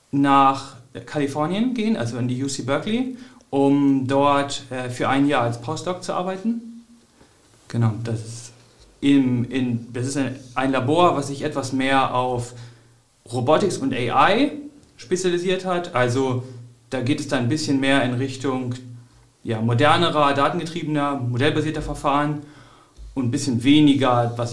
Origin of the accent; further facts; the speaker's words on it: Hamelin, Lower Saxony, Germany; Ich komme aus Niedersachsen, also ich komme aus Hameln